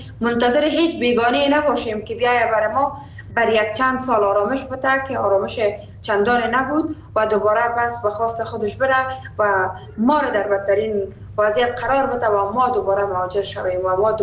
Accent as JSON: {"language": "Persian", "country": "Afghanistan", "said": "مسئولیت اساسی فعلا بر دوش ما است، مایی که بیرون از افغانستان هستیم"}